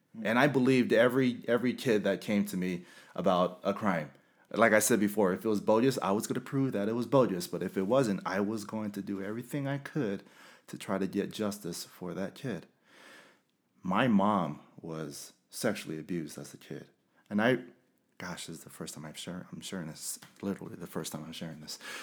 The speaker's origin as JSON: {"language": "English", "town": "Carson", "region": "California", "country": "United States", "said": "It reminded me of where I come from. I'm originally from Los Angeles, Carson, California, and I love where I'm from."}